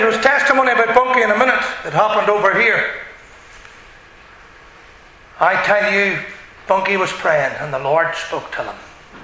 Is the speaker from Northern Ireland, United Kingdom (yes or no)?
yes; Northern Ireland, United Kingdom; I knew I was just from Ireland here, Northern Ireland, I'm an Ulster man.